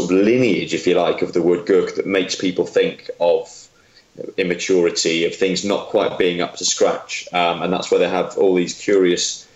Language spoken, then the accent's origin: English; Wales, United Kingdom; I grew up in North Wales